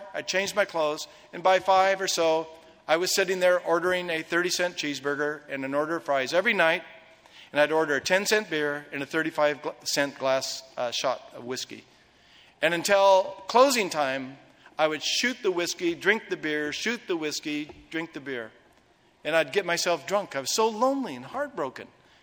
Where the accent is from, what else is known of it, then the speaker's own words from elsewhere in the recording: Portland, Oregon, United States; I was from Portland, Oregon, and rain was our middle name. I've got webbed feet like every duck from Oregon.